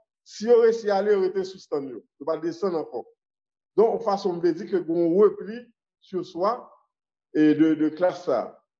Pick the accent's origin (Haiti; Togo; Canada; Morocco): Haiti; Pétion-Ville, Ouest; nous venons de Pétionville.